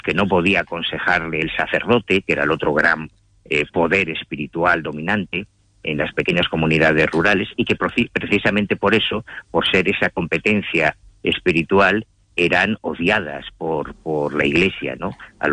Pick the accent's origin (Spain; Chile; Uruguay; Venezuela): Spain; Galicia; mira, en mi tierra, en Galicia, tenemos una tradición brujeril muy autóctona